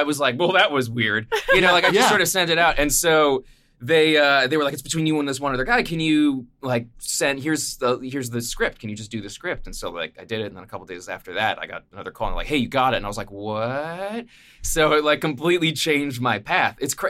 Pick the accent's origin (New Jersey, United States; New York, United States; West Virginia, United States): New Jersey, United States; I'm from Jersey.